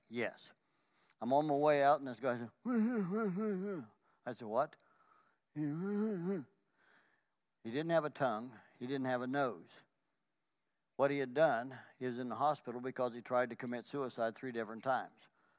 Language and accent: English; Marion, Indiana, United States; I was from Marion, Indiana, 30 or 40 miles away, and he was in Logansport.